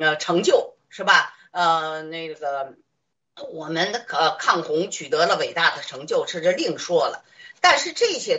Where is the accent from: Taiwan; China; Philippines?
China; 我说作为一个中国人，是吧，你能不关心水灾吗？